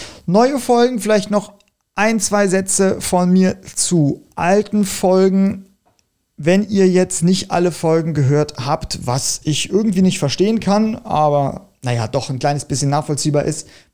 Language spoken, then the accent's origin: German; Bitburg, Rhineland-Palatinate, Germany; in Bitburg, wo ich aufgewachsen bin, ins Ferienlager